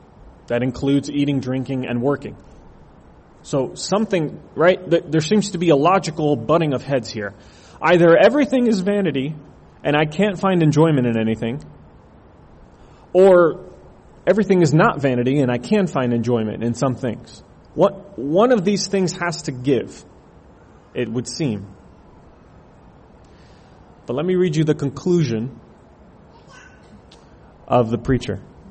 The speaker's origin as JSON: {"language": "English", "town": "Fort Myers", "region": "Florida", "country": "United States", "said": "I'm from Florida. Florida's been making the news because hurricanes have been going crazy. And right now, in about 7 hours, Hurricane Irma is about to touch down in my home, Fort Myers, Florida."}